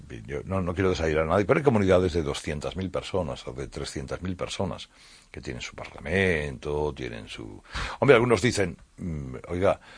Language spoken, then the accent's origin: Spanish; Spain; y yo soy español